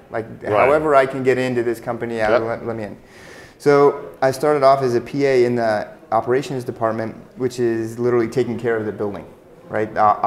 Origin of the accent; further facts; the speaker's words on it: Switzerland; also born or lived in Dayton, Ohio, United States; From Dayton, Ohio. I was born in Dayton, Ohio. Good old nice Midwest, moved to Europe when I was six, went to German school through 10. And then I started going to international schools, so back to English, but you know, international schools in Switzerland.